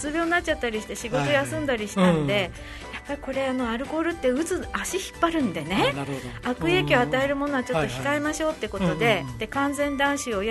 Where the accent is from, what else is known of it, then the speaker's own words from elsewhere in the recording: Kagoshima, Japan; moved away as an adult; also born or lived in Tokyo; now in Sapporo, Japan; はい、東京で生まれて、はいはい、小学校1年生の途中から鹿児島、はい、